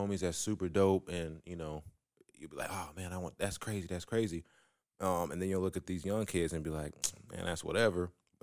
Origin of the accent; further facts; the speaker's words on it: Des Moines, Iowa, United States; You know, I'm from Des Moines, Iowa.